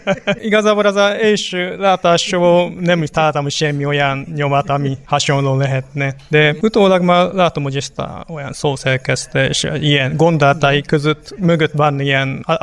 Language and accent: Hungarian; Japan; Hungarian is a second language; Először azt én Japán vagyok, és kint Japánban, hát véletlen volt ez egy tanfolyamra.